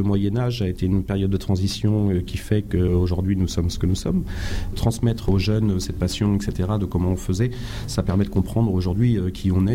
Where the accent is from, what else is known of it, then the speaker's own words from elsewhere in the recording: Brittany, France; Parce que c'est mes origines celtiques, je suis breton d'origine.